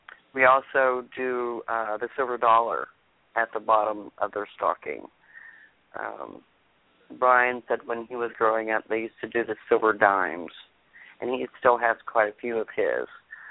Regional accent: Texas, United States; I grew up in Texas, in the Louisiana area, yes.

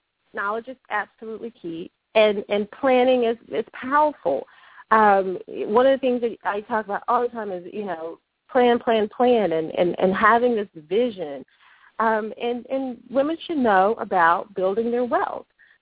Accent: Mississippi, United States; Yeah, in Mississippi, of all places. I learned so much from my family.

